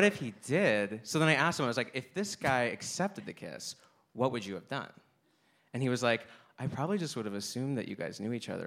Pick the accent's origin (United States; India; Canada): Canada; I'm from Canada.